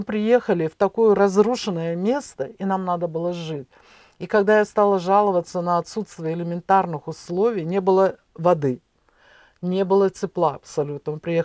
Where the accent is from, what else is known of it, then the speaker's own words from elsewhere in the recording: Dushanbe, Tajikistan; мне пришлось оставить труд, который я совершала там, в Душанбе, в моем родном городе.